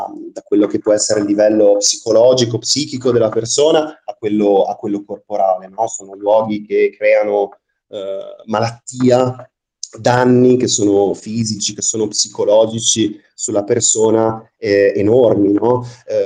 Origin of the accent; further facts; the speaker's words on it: Trieste, Friuli-Venezia Giulia, Italy; Noi veniamo dalla città di Trieste, che è soggetta a fortissima turistificazione